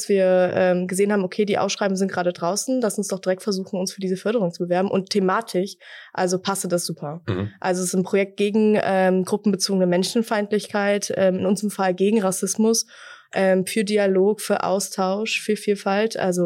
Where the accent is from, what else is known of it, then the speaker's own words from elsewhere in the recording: Siegburg, North Rhine-Westphalia, Germany; now in Fulda, Germany; Eigentlich komme ich aus NRW, genau, geboren in Siegburg und dann fürs Studium hier nach Fulda gekommen.